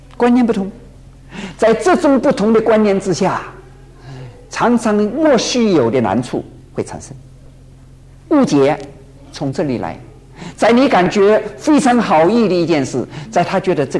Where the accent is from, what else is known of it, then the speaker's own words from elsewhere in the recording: Taiwan; moved away; 我是从台湾来的，假定说有一个人呢现在说要出国了，哎呀，在台湾出国这是件大事情啊